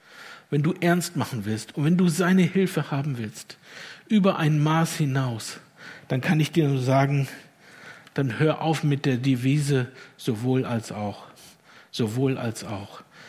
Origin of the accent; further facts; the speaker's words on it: Lower Saxony, Germany; Als Niedersachse war es für mich sehr befremdlich, als ich ins Ländle kam